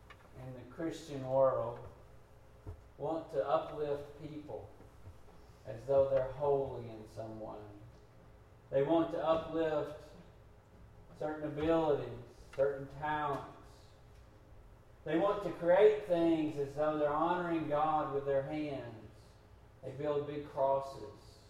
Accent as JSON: {"language": "English", "region": "the South", "country": "United States", "said": "I'm not more valuable because I'm a Southerner."}